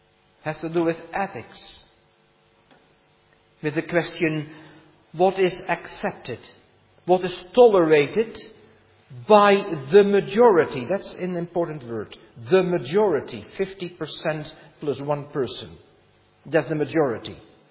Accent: Netherlands; English is a second language; When I grew up in Holland, stores were closed.

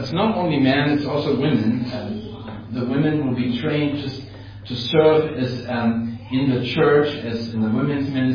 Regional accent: Finland; now in Berlin, Germany; And I'm Finnish. I'm actually coming since 50 years to Finland, so that's kind of our summer retreat when everything is busy in Berlin

